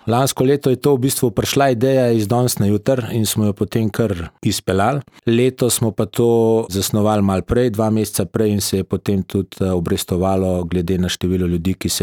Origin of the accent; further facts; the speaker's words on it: Podbrezje, Upper Carniola, Slovenia; now in Postojna, Slovenia; Jaz sem rojen v Kranju, natančnejše iz Podbrezi, to je v bistvu 10 kilometrov vas stran iz Kranja. Lepa vas, malo zdaj pogrešam, takrat sem bil še dokaj mlad, ker sem prišel v Postojno.